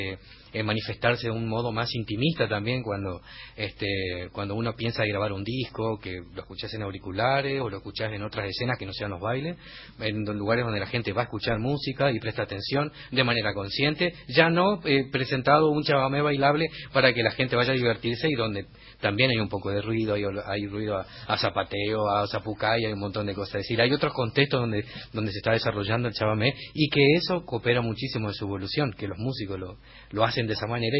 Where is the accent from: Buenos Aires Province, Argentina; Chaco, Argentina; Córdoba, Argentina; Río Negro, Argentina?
Chaco, Argentina; Hermoso Campo; Hermoso Campo me vio crecer. Hice toda mi infancia ahí, hasta la adolescencia, hasta que salí del colegio en Hermoso Campo. Es decir, yo soy de ahí.